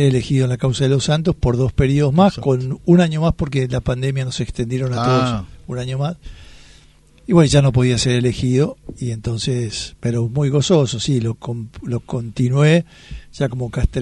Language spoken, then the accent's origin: Spanish; Córdoba, Argentina; Y yo me anoté en la causa de los santos porque tenía en mi tierra al futuro santo, digamos